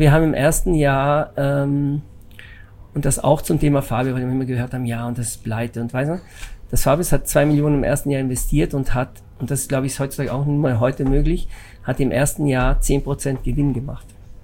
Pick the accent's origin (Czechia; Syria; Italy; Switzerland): Italy; German is a second language; moved away as an adult; now in Germany; Nach ungefähr, glaube ich, 30 Jahren, wo ich hier bin, habe ich kein Wahlrecht. Aber durch den, dass ich eben italienischer Staatsbürger bi